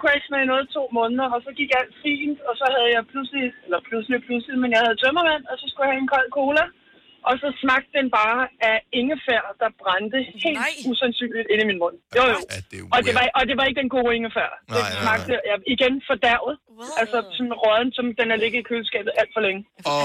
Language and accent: Danish; Værløse, Capital Region of Denmark, Denmark; jeg er fra Værløs.